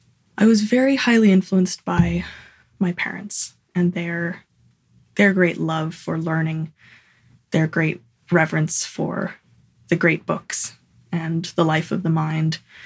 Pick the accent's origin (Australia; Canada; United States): Canada; Vancouver, British Columbia; I grew up in Vancouver.